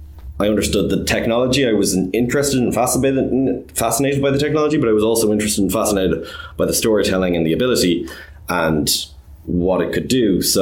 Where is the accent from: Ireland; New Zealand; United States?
Ireland; Dublin, Leinster; I'm a filmmaker from Dublin, born and raised.